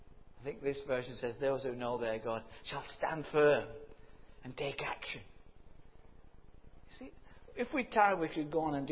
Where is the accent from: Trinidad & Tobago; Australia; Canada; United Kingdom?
United Kingdom; Yorkshire and the Humber; But you know, I'm from Yorkshire, never mind.